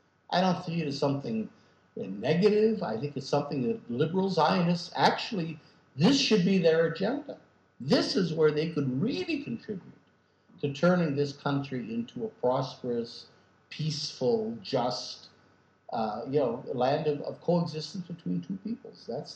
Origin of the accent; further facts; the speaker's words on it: United States; as American Jews, we have a lot of clout in Israel.